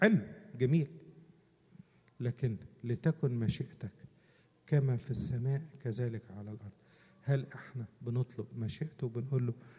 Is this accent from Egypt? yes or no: yes; Upper Egypt, Egypt; هقول لكم على حاجة ظريفة من عندنا من الصعيد. عندنا في الصعيد في حواديت لها مغزى